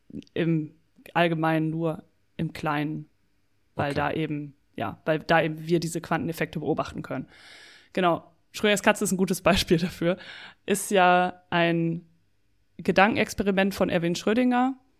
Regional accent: Emden, Lower Saxony, Germany; In Emden, also wo ich herkomme

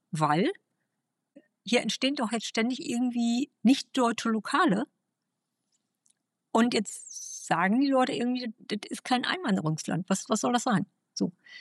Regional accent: Germany; ich bin ja nun 59 Jahre alt und kenne ja nun die Bundesrepublik als meine Heimat aus den späten 60er Jahren und dann bewusst natürlich die ganzen 70er Jahre

